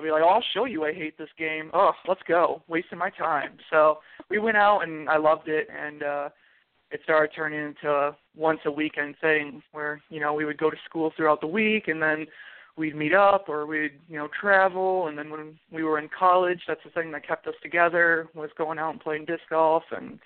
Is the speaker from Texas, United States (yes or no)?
no; Michigan, United States; I know back in my home state of Michigan, they have a tournament almost every weekend somewhere in the state.